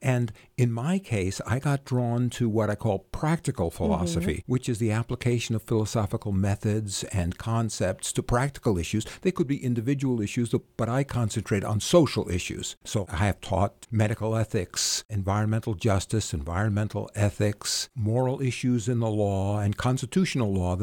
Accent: New York, United States; now in Springfield, United States; Well, I'm originally from the New York area, and I went to school in upstate New York, or Binghamton

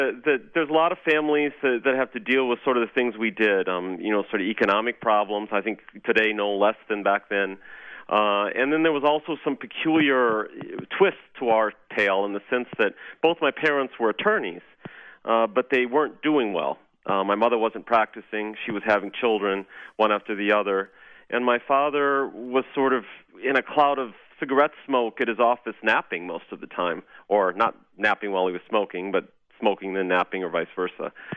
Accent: Iowa, United States; now in New York, United States; I say I'm from Iowa, they say Idaho, and then I say, no, Iowa

